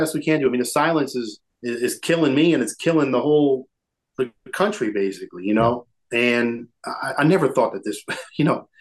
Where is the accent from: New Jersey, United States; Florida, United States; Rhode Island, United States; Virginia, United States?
New Jersey, United States; I grew up in New Jersey. I almost became a police officer myself